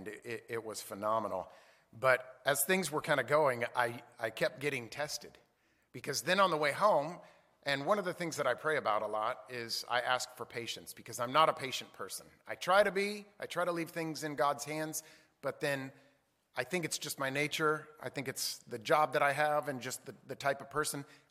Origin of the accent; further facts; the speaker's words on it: Texas, United States; which is funny because we're from Texas, and we're like, oh, heat's not that big a deal